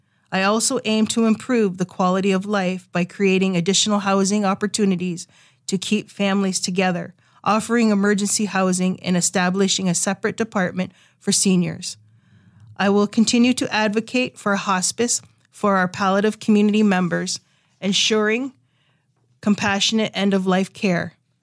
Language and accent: English; Waterford, Ontario, Canada; I was raised in Waterford, Ontario, by … along with my three older brothers. Despite this, I maintained a strong connection to the Six Nations community